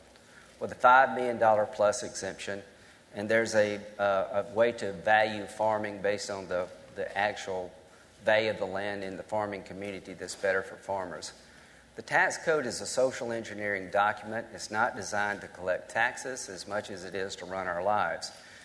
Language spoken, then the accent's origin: English; South Carolina, United States; rural America is about taking a risk. I grew up in Central South Carolina. My family owned a liquor store, a restaurant, and a pool room.